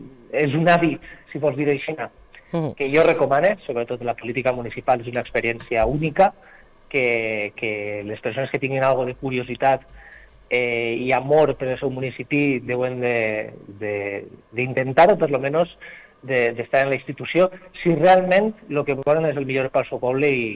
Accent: Moncofa, Valencian Community, Spain; també porto molt en el meu cor el poble de Moncofa, no? Jo sempre dic que sempre sóc un enamorat del meu poble

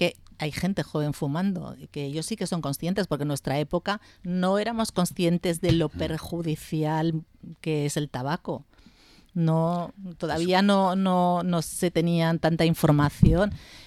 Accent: Barcelona, Catalonia, Spain; I és que jo soy catalana i mi madre era de Barcelona, Barcelona, jo soc de Barcelona també.

